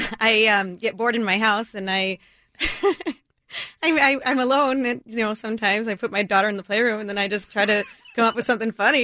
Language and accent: English; Edmonds, Washington, United States; I grew up in Edmonds.